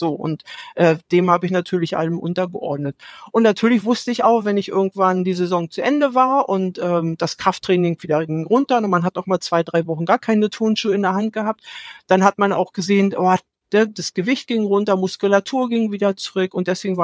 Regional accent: Neubrandenburg, Mecklenburg-Vorpommern, Germany; weil ich dachte, ganz Neubrandenburg, meine Heimatstadt, lacht über mich

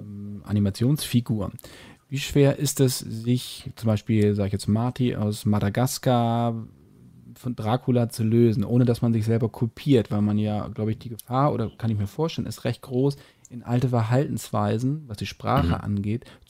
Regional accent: Hamburg, Germany; ich war öfter ja mal früher als Hamburger oder als Norddeutscher bei Phipps Asmussen

